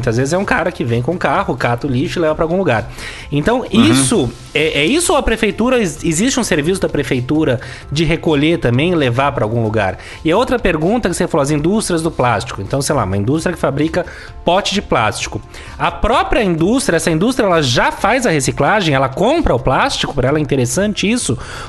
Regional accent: São Paulo, Brazil; Não sei, a gente é de São Paulo, né?

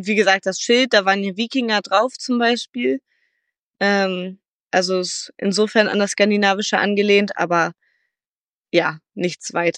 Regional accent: Germany; Ja ganz, ganz, ganz dicht dran ist an ja meinem Zuhause in Deutschland.

